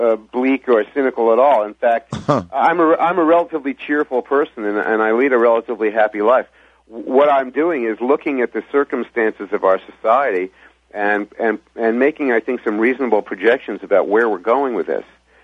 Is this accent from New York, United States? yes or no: yes; New York City, New York, United States; I grew up in New York City, and I lived in many major cities when I was a young newspaper reporter. And I decided to move to a Main Street town 30 years ago, and I've been here ever since writing books.